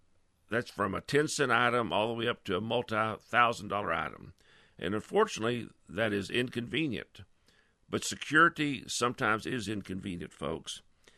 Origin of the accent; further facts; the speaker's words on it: New York City, New York, United States; Because you know what? I'm from New York City.